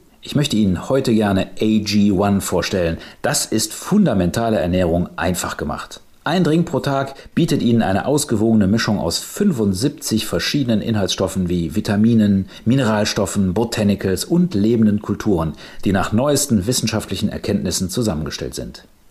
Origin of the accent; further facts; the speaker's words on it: Cologne, North Rhine-Westphalia, Germany; Als Kölner